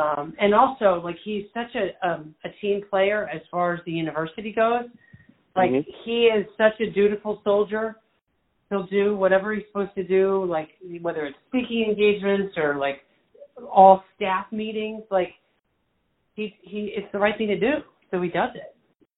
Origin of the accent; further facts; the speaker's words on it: Philadelphia, Pennsylvania, United States; Like, I grew up in the Philly area, right? So I was always a Phillies fan and Eagles and Sixers and all that.